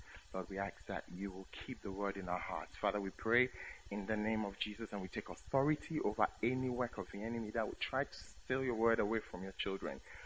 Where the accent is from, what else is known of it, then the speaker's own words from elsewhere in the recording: Ghana; first language Akan; English is a second language; And that is in the Akan language. That's my native language.